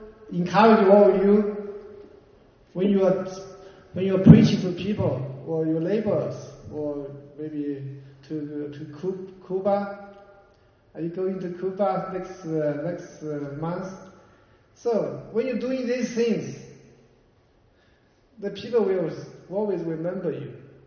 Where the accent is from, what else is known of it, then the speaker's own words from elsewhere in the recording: China; English is a second language; I grew up in China, which our government don't like the Christianity, obviously. I will say it's a pagan culture.